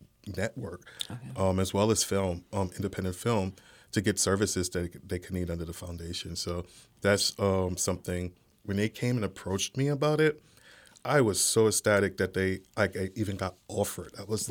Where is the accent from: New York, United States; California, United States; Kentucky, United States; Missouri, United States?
New York, United States; moved away as an adult; now in Pennsylvania, United States; So I'm originally a New Yorker.